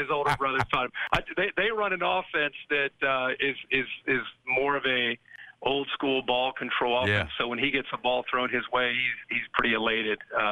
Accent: Ohio, United States; I grew up a college football junkie growing up in Ohio.

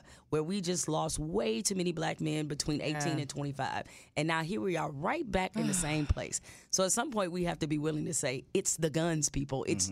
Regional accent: Detroit, Michigan, United States; Well, I mean, I'm from Detroit.

